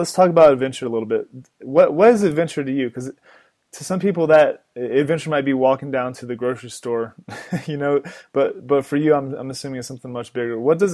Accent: Florida, United States; I grew up in South Florida and there's adventure there, but it's not, I live in Colorado now.

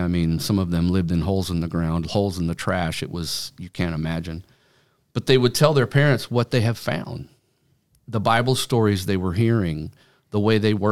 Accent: Vancouver, British Columbia, Canada; And I was raised in Vancouver, British Columbia. That was where I was born.

